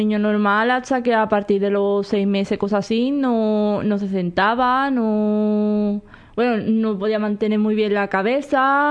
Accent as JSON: {"language": "Spanish", "town": "El Cuervo", "region": "Andalusia", "country": "Spain", "also_born_or_lived": "Lebrija", "said": "Yo soy del Cuervo. Mi madre es de aquí, de Lebrija."}